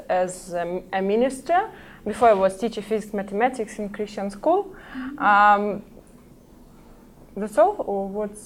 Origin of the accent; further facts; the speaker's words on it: Kyiv, Ukraine; English is a second language; I am from Kyiv, Ukraine, capital of Ukraine.